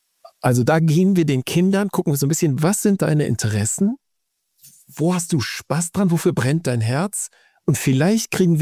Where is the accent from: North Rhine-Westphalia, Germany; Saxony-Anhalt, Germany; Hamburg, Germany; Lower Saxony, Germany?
North Rhine-Westphalia, Germany; Siegen; wir sind hier, ich komme ja aus Siegen, wir haben hier so ganz viel Bergbau früher gehabt